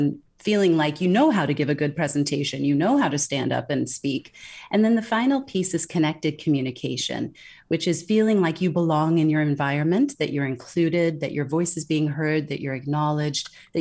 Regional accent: California, United States; moved away as an adult; now in Singapore; I'm based in Singapore. I've been living abroad for 20 years, born and raised in California

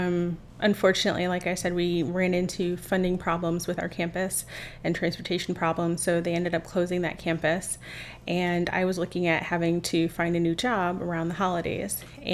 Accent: Fort Wayne, Indiana, United States; I really care about Fort Wayne. It is my hometown, and I wanted to have it to come back

